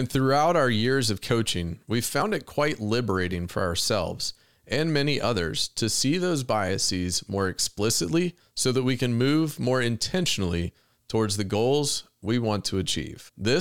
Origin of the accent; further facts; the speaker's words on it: Richmond, Virginia, United States; I grew up in the Mid-Atlantic in Richmond, Virginia.